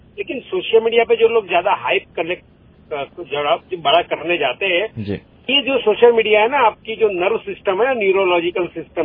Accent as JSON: {"language": "Hindi", "region": "Gujarat", "country": "India", "first_language": "Gujarati", "second_language": "Hindi", "said": "I am Gujarati गाय, तो मुझे हिंदी भी आती है और गुजराती इंग्लिश, उर्दू नहीं आती।"}